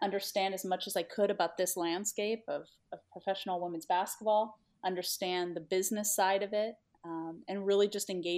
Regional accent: Valparaiso, Indiana, United States; growing up in Valparaiso, Indiana, where basketball is really a way of life

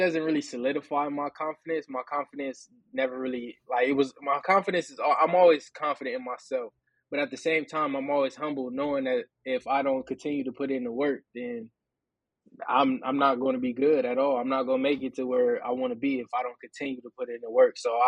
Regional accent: Fresno, California, United States; And then I'm from Fresno, so that's a 3-hour drive to come up here without even talking to anybody.

